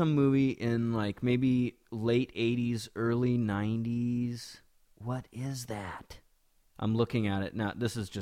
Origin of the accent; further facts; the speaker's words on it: Indianola, Washington, United States; I am from a small town over on the Kitsap Peninsula.